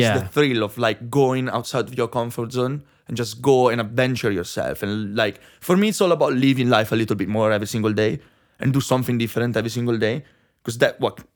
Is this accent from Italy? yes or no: yes; Italy; English is a second language; now in London, United Kingdom; And I come from Italy, so it's quite gorgeous, my country